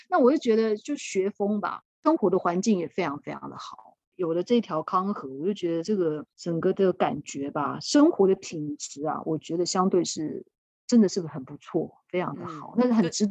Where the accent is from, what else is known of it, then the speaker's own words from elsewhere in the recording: Penghu County, Taiwan; also born or lived in Kaohsiung; 因为我其实是在澎湖出生的